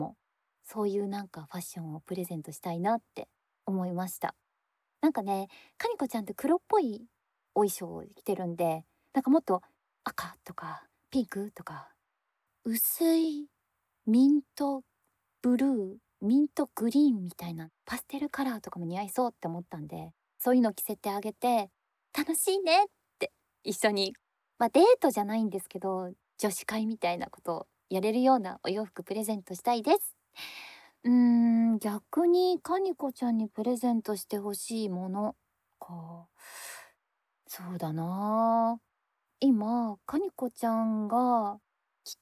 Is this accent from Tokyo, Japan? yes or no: no; Chitose, Hokkaido, Japan; 私、北海道出身なんです。で、生まれが千歳市ですね。千歳で生まれて